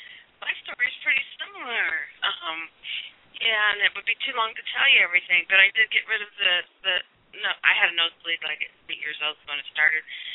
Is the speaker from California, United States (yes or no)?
no; Indianapolis, Indiana, United States; But I came from Indianapolis.